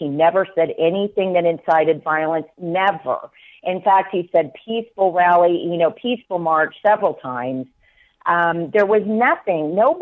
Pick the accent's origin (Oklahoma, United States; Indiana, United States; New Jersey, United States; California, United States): Oklahoma, United States; I'm from Oklahoma, so we drove 20 hours in the car to go